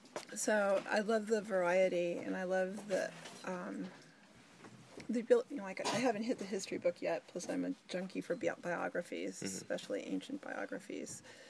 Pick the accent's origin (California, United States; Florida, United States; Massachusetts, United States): California, United States; San Diego; I'm from San Diego.